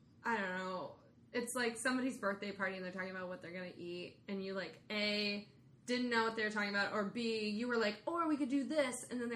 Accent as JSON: {"language": "English", "region": "Wisconsin", "country": "United States", "said": "when you mentioned taco salad, I'm from Wisconsin."}